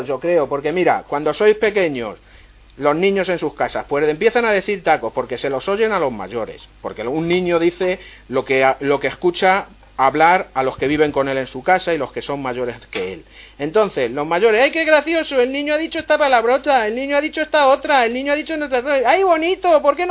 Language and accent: Spanish; Italy; aunque yo soy de Italia, mi madre era española, y ella fue la que me enseñó a hablar